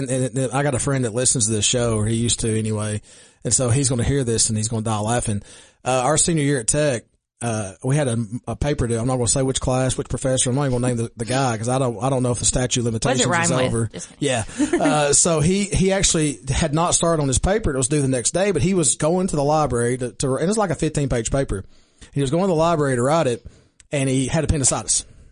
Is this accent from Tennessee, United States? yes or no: yes; Baxter, Tennessee, United States; we're actually near Cookeville. Most of the time, I'll just say Baxter because I'm so proud mm-hmm. of Baxter.